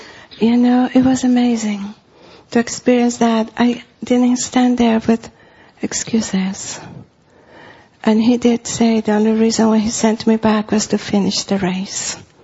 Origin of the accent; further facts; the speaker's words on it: Costa Rica; he said to me, welcome to Costa Rica, where are you from? I said, oh, just from down the street. I said, no, I'm not asking you where are you staying, where are you from? I said, really? I'm from down the street. I grew up just down the street.